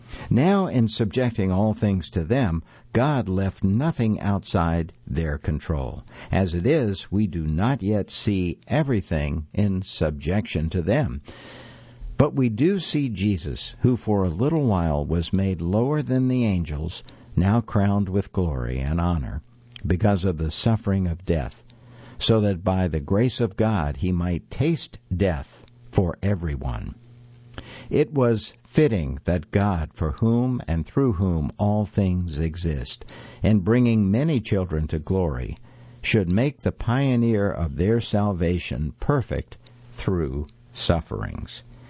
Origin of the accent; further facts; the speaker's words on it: American South, United States; Growing up in the American South, I know something about trumpets or sirens. Severe weather being what it is in that part of the country, the intonation of a tornado siren or the tone of a weather radio becomes a part of your psyche.